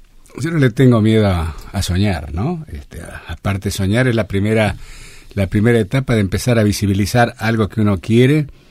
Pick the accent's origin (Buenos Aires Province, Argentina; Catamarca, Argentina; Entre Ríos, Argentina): Entre Ríos, Argentina; Gualeguaychú; necesitamos encontrarnos como gualeguaychuenses, como entrerrianos, como argentinos, como latinos